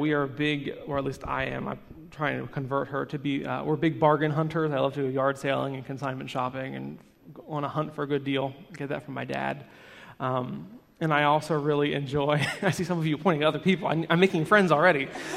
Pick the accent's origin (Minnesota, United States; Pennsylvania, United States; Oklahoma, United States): Pennsylvania, United States; Ephrata; I was born in Ephrata, Pennsylvania, so just right down the road, and grew up there.